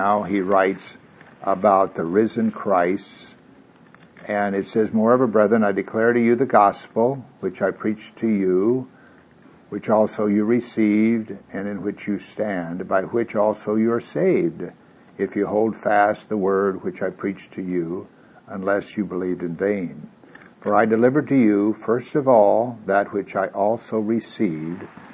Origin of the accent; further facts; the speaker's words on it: Missouri, United States; that's why I like Thomas, because I'm from Missouri.